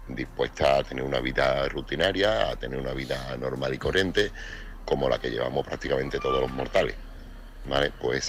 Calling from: Seville, Andalusia, Spain; corresponsal de Sevilla.

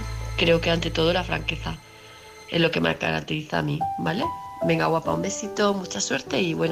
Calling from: Palma de Mallorca, Balearic Islands, Spain; de Palma de Mallorca.

